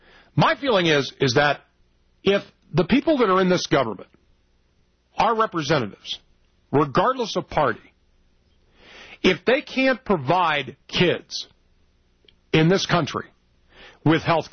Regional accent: Broomfield, Colorado, United States; I grew up in Broomfield. I work here and still live here

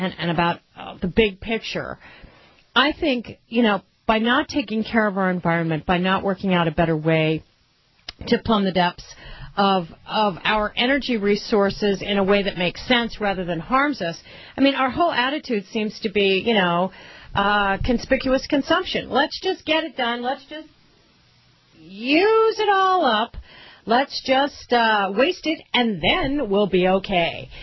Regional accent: the West, United States; I'm a Westerner. I grew up in the West.

